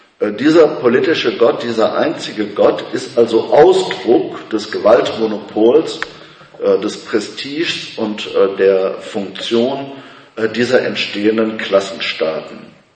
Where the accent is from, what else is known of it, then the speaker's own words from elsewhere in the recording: Belgium; Ich bin zum Beispiel in Belgien aufgewachsen, meine Mutter war sehr streng Katholikin und bin katholisch erzogen worden.